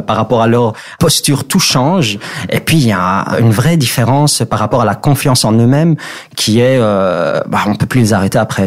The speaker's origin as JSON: {"language": "French", "town": "Molenbeek", "region": "Brussels", "country": "Belgium", "tie": "born or raised there", "said": "Je suis né, j'ai grandi ici à Molenbeek."}